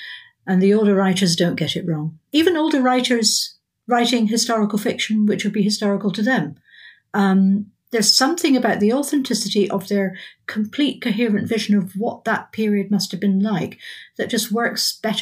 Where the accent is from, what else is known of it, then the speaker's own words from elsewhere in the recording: Aberdeen, Scotland, United Kingdom; the one that's set in Aberdeen, because Aberdeen is my hometown.